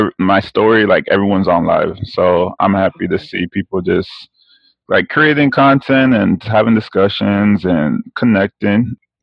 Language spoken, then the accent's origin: English; Miami, Florida, United States; I'm from Miami, so I knew maybe about half the songs